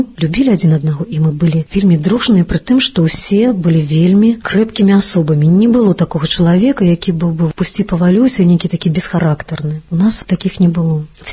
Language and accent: Belarusian; Brest, Brest Region, Belarus; Я нарадзілася ў Берасці. Мой бацька вайсковец, маці, медсестра таксама працавала ў вайсковым шпіталі. І вот мы жылі ў закрытым горадзе на той час, на цудоўнай вуліцы імя Героя Абароны Брэсцкай крэпасці.